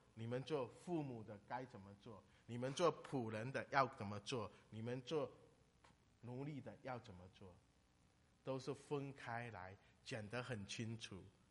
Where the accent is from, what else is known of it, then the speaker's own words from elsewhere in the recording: Fujian, China; 我们福建人整天对自己的孩子整天说，哎呀怎么这么笨啊